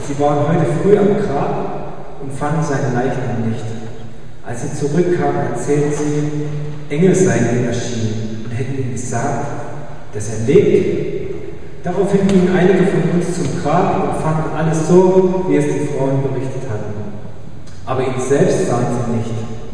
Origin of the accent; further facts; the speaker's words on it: Kohlersdorf, Germany; Ich komme nicht aus Bautzen, sondern aus Kohlersdorf.